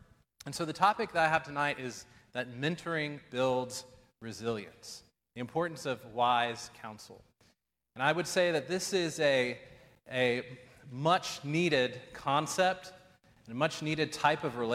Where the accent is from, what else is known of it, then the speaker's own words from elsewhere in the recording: Texas, United States; I grew up in South Texas at a tiny church outside the Bible Belt